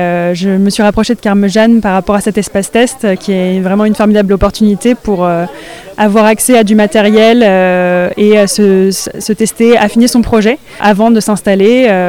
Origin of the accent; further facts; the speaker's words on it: Île-de-France, France; Je suis nouvelle dans le département, je viens de région parisienne, j'ai une formation agronome et je suis installée depuis un an ici